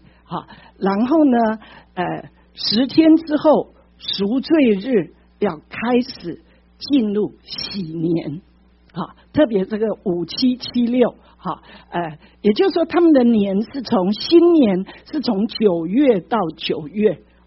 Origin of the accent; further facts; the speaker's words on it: Taiwan; 像我们台湾我们中国人有什么中秋节啊